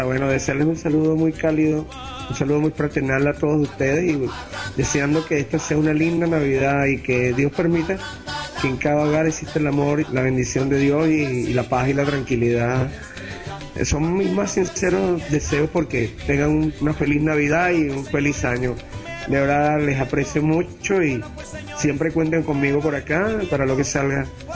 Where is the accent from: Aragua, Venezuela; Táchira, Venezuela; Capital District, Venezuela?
Capital District, Venezuela; Caracas; soy de Caracas, Venezuela.